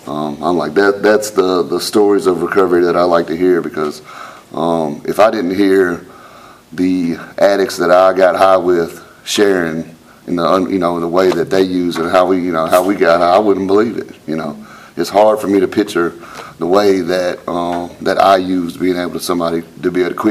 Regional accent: Madison, Alabama, United States; I'm from Madison, Huntsville area, really. I'm not born there, but I was an Army brat, and so I moved around a little bit comparatively for an Army brat. But, you know, in 92 is when I moved to Huntsville, and then in 95 is when I moved to Madison

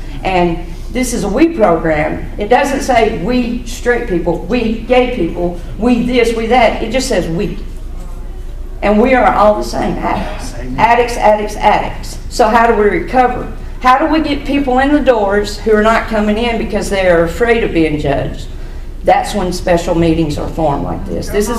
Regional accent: Arab, Alabama, United States; also born or lived in Baton Rouge, Louisiana; I grew up in Arab, Alabama, God's country.

